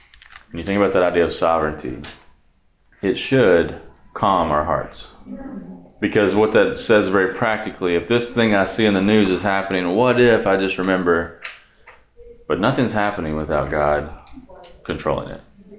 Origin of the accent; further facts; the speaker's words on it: New Orleans, Louisiana, United States; I can't ever say I like Boudin because I'm from New Orleans.